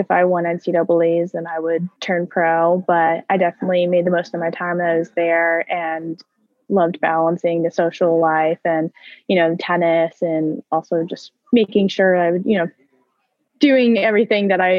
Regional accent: Westchester, New York, United States; No, I'm from Westchester. I don't know if you're familiar. I'm in New York, but I've been training here since this summer.

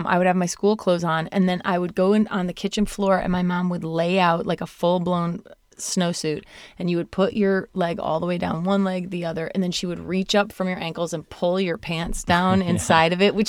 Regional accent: Michigan, United States; because they have a lot of lake effect snow because I'm from Southwest Michigan and Notre Dame, South Bend, Indiana.

